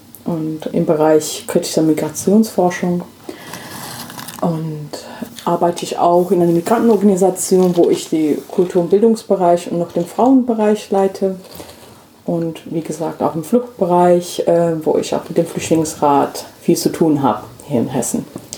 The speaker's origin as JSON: {"language": "German", "region": "England", "country": "United Kingdom", "second_language": "German", "lives_now": "Germany", "said": "genau, ich komme aus England. Ich bin British-Inderin. Eigentlich vor ein paar Wochen wurde ich auch eingebürgert. bin seit also ein Jahrzehnt hier in Deutschland"}